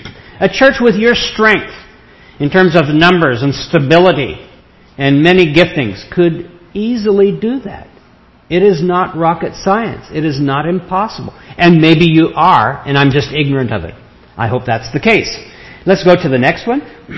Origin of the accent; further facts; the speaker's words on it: Oregon, United States; I'm from Oregon, as you can tell.